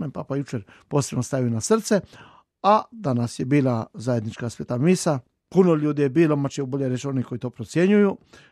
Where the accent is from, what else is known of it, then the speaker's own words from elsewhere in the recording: Istria County, Croatia; a mi s našom skupinom, s jednim autobusom, došli smo iz Istre, i to iz više područja Istre, počev tamo od Labina, preko Pazina, do Poreštine, onda Sveti Petar, Tinjan, evo, tako da je, kako bih rekao, zastupljena Istra.